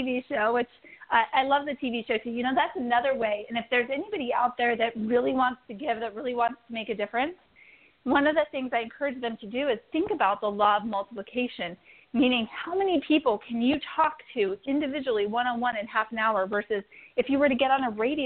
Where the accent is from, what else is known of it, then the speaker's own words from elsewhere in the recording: Idaho, United States; I come from Idaho, in a town of 5,000 people.